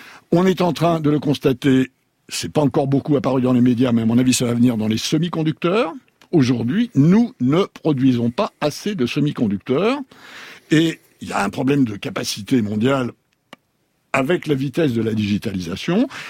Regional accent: France; Je suis français et européen

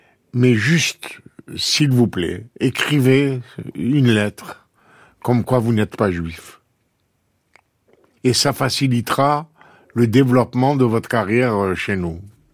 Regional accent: Algeria; born there; moved away; L'Algérie, c'est ma terre natale. C'est pas pareil.

